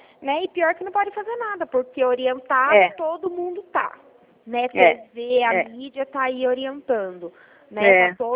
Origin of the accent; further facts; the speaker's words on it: Mogi Guaçu, São Paulo, Brazil; Eu sou de Mogi Guaçu.